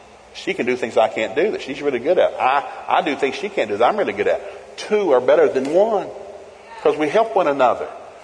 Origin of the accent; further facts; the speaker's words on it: the South, United States; And I grew up in the South, deep South.